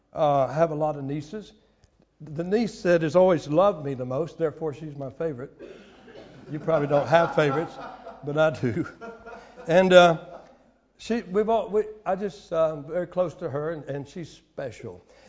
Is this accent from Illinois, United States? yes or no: no; Lakeland, Florida, United States; But then she went to the best church in my hometown, Lakeland, Florida.